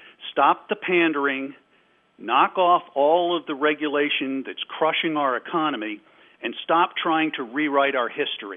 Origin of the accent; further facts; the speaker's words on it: New Jersey, United States; moved away; Now, I grew up in New Jersey, okay? I'm a Yankee. But down here, that is part of the history.